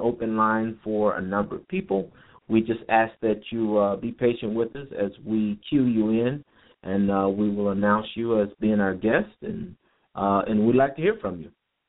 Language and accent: English; Chicago, Illinois, United States; now in Nashville, United States; I'm originally from Chicago and came here to attend Fisk University